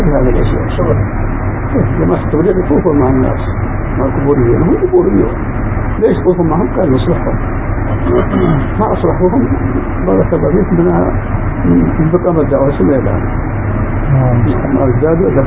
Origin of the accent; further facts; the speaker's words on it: Libya; accent: Libyan; أنا أتكلم باللهجة الليبية ما أدري إيش تقول